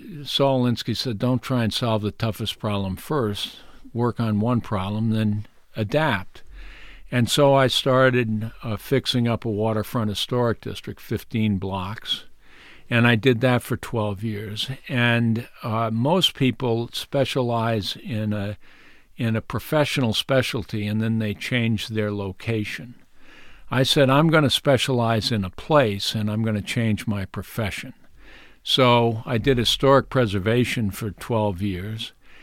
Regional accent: New Bedford, Massachusetts, United States; Work on your hometown. And New Bedford was a city that had all the problems of any other place

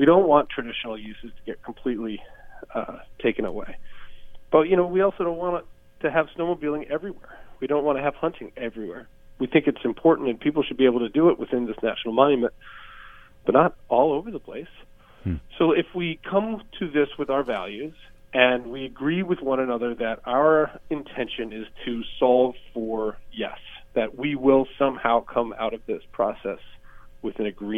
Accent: Maine, United States; those of us who have born and raised in Maine and spent a lot of time outside, it's not uncommon.

